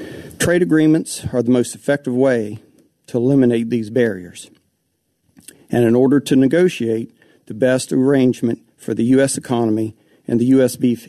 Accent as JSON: {"language": "English", "region": "Virginia", "country": "United States", "said": "I am from Virginia. And my family and I have lived on land 2 hours from this point for six generations."}